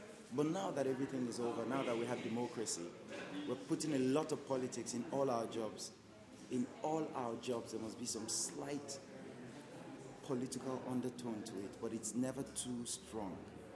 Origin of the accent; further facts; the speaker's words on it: Nigeria; I'm from Nigeria.